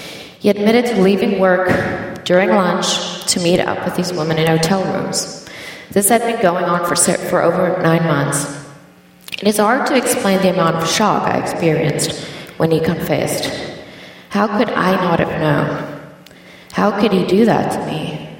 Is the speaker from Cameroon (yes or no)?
no; South Africa; born there; I was born in South Africa to parents who were married for 34 years. I was raised in the church.